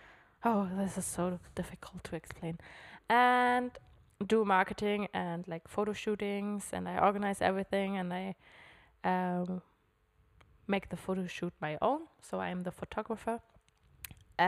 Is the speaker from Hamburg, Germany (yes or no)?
yes; Hamburg, Germany; moved away as an adult; now in Switzerland; I'm 29 years old. Close to 30 now. I'm from Germany, Hamburg, but living in Switzerland. And I think for a little bit more than 6 years now.